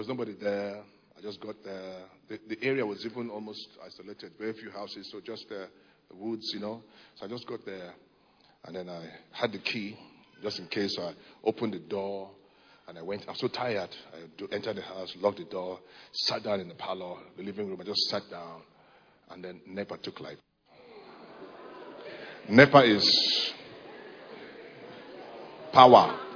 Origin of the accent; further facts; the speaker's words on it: Onitsha, Anambra, Nigeria; Two weeks after, I'm driving from Lagos and I'm going to Enugu. Too much traffic on the road. By 11:30 p.m., I'm in Onitsha, that's my hometown.